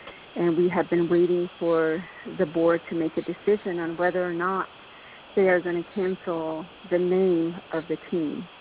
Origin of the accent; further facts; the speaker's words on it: Big Mountain, Arizona, United States; I am from Big Mountain.